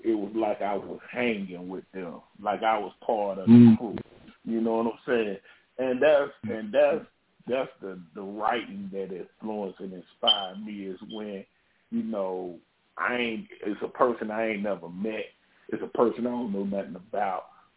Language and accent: English; Charlotte, North Carolina, United States; my grandparents was living, in the country and in my Holland, and I was growing up in Charlotte. And so I was, you know, growing up in the hood in Charlotte and whatever.